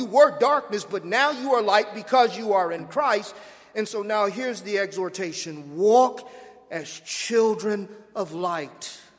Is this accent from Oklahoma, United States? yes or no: no; Los Angeles, California, United States; And please don't get it confused that because I'm from Los Angeles, I'm a Clipper fan.